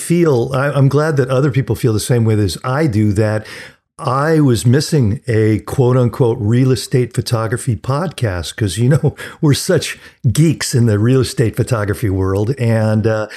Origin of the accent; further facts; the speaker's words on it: Sacramento, California, United States; And this is … from Sacramento, California.